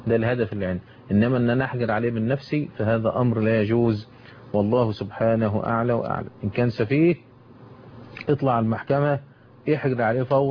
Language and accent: Arabic; Egypt; عندنا في مصر هنا اماكن زي الجيزة وزي البلبيس الشرقية